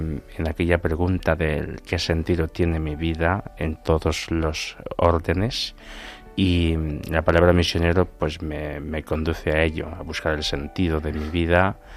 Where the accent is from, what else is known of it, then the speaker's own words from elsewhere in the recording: northeast, Equatorial Guinea; moved away as an adult; now in Spain; soy de Vipellín, al noreste de Guinea Ecuatorial. Y bueno, llevo aquí en España desde 2015. Vine con una beca de formación universitaria, Universidad Francisco de Vitoria